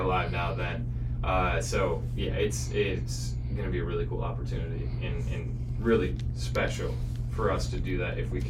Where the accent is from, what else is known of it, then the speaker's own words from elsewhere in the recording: East Lansing, Michigan, United States; because I was raised in East Lansing, is part of who I am.